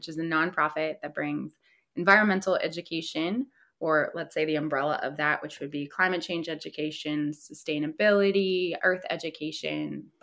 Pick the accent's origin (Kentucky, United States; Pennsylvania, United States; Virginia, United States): Pennsylvania, United States; So my husband is from Central Jersey, East Brunswick, but I'm from Western PA. So I'm from like the countryside.